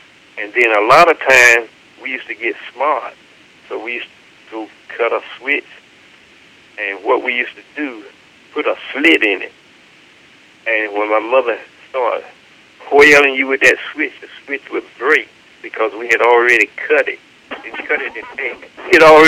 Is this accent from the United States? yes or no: yes; North Carolina, United States; Now, she grew up in Nash County. I grew up in Halifax County.